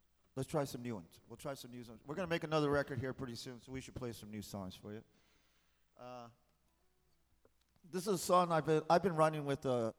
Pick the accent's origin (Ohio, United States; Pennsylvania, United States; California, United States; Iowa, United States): California, United States; Huntington Beach; also born or lived in San Antonio; Beginning in 1951, I was born in San Antonio, Texas. And we moved to Huntington Beach, California in 1957.